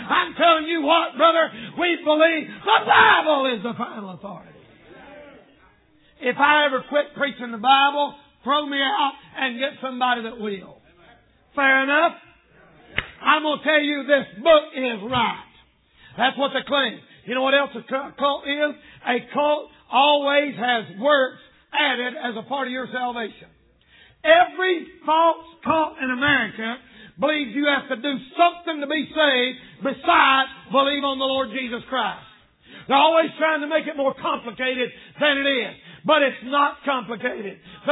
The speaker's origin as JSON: {"language": "English", "region": "the South", "country": "United States", "said": "I'm from Southern and redneck and proud of it."}